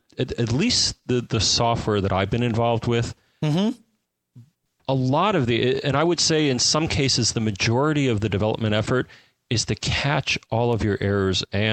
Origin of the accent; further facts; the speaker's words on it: Southern Canada, Canada; So, oh, well, where I was, you know, which a little, you know, kind of southern part of Canada.